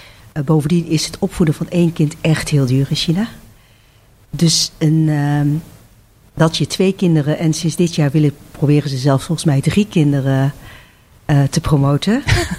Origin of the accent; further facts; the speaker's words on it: Netherlands; omdat ik zelf uit Nederland kom en hier ben geboren, getogen